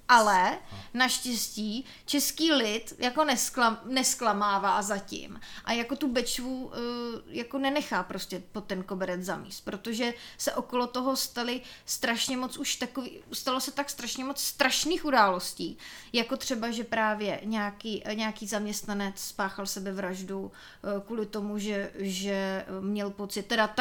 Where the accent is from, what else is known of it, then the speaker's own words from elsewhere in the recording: Sokolov, Karlovy Vary Region, Czechia; Vlastně oba dva jsme z Panenáku ze Sokolova.